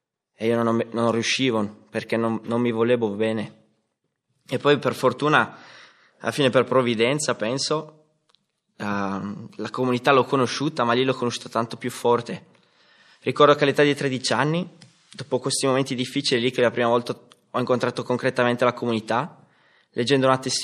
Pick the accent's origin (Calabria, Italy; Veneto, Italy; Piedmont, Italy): Piedmont, Italy; Novara; Io ho 22 anni, vengo da Novara